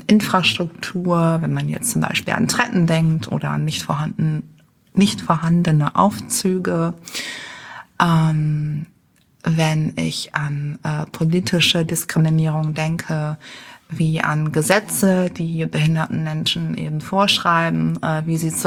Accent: Düsseldorf, North Rhine-Westphalia, Germany; now in Berlin, Germany; Ich bin in Düsseldorf geboren und aufgewachsen. Ich bin sozusagen die typische rheinische Frohnatur, die jetzt in Berlin lebt seit 12 Jahren.

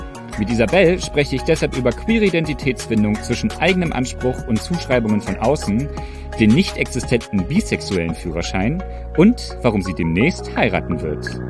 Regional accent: East Germany, Germany; Für mich als Ossi

